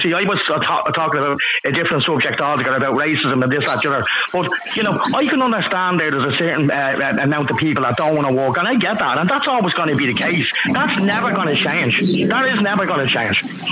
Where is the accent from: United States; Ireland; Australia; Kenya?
Ireland; The fact of the matter is, we know now, as an Irish nation, that this is being done wrong.